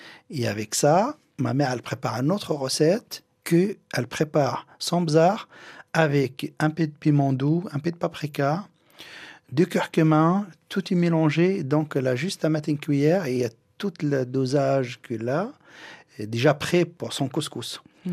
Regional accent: Tunisia; now in France; Ben moi j'ai grandi en Tunisie

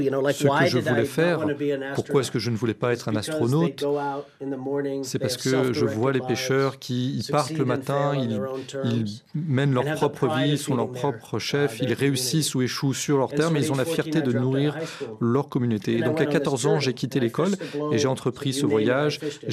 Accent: Newfoundland and Labrador, Canada; Et effectivement, j'ai grandi à Newfoundland, comme vous l'avez dit.

